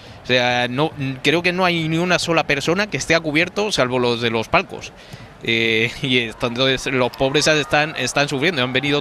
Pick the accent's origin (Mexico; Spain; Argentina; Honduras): Spain; Móstoles, Community of Madrid; Yo soy de Móstoles